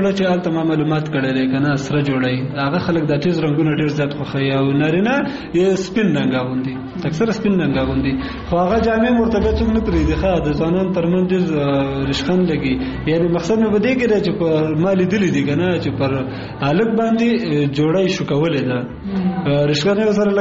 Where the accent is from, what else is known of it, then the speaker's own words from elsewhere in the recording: Kunar, Afghanistan; زه اصلا د کونړ ولایت اوسیدونکو یم